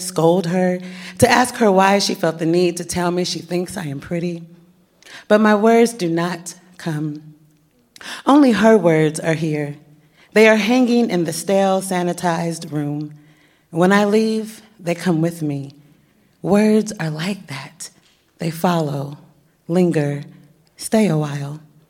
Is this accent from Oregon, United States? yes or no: yes; Portland, Oregon, United States; I grew up in Portland, Oregon. I went to performing arts schools.